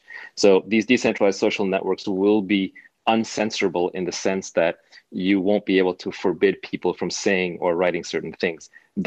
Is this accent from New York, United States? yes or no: yes; New York, United States; I grew up in New York, so unfortunately, I would have to categorize it as an abomination.